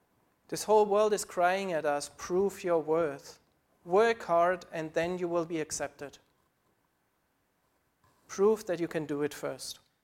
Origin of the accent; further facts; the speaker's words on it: Germany; So I grew up in Germany in a Christian country. I'm part of the state church here.